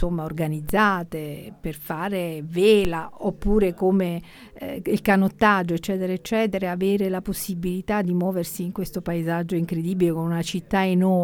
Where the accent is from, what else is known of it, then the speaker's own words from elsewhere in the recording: Naples, Campania, Italy; moved away as an adult; now in Rome, Italy; io sono partenopea, insomma, campana più che altro, però ho fatto i miei studi a Napoli, quindi conosco bene, la amo, l'ho lasciata moltissimi anni fa per vivere a Roma